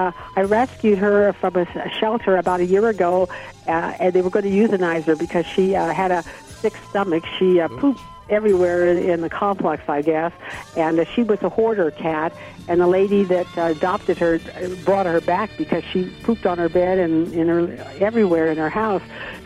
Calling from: South Lake Tahoe, California, United States; I'm calling from South Lake Tahoe, California.

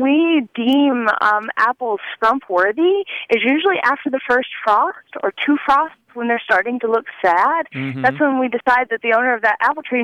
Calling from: Bozeman, Montana, United States; I'm calling from Bozeman, Montana.

